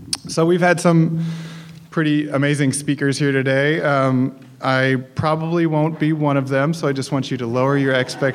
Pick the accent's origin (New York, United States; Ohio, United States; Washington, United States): Washington, United States; Seattle; born there; So even though I was born here in Seattle, my family has not been here that long.